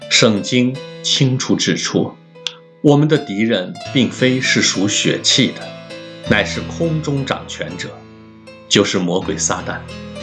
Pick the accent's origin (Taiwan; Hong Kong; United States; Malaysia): Hong Kong; 我生于香港，长于香港，这细小而奇妙的国际都会，